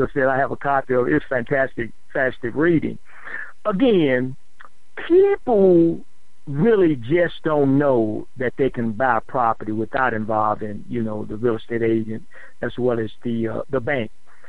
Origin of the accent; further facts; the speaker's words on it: St. Louis, Missouri, United States; also born or lived in California; I relocated from California back to my hometown, which is there in St. Louis.